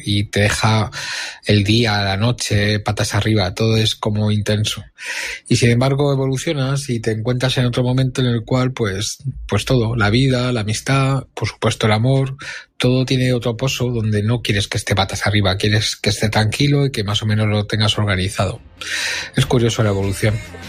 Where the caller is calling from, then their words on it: Madrid, Community of Madrid, Spain; de Madrid.